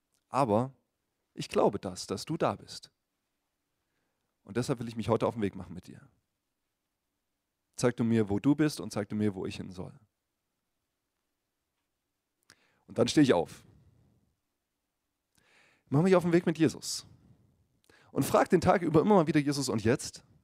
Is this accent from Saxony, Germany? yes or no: yes; Saxony, Germany; ich komme ursprünglich aus Sachsen, aus dem Erzgebirge